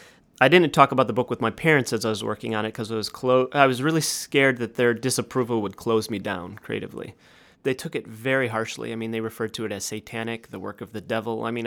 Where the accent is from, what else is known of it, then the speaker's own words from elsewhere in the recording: United States; partly because as an American, we've always known so much about our own sort of cross-Atlantic sort of Holocaust